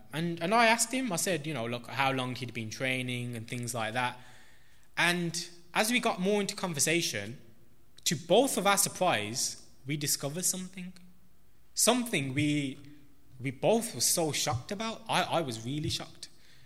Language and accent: English; Handsworth, West Midlands, United Kingdom; For those who don't know, I was born and I grew up in Handsworth